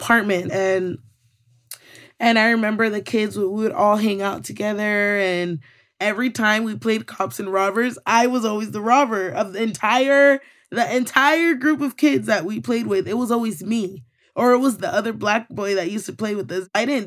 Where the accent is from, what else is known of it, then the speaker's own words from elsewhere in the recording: Mexico; I would say, you know, like, well, I'm Mexican, and I wouldn't want to go into detail about it. I feel like now I'm just more proud to tell my story and to tell people where I come from and who I am.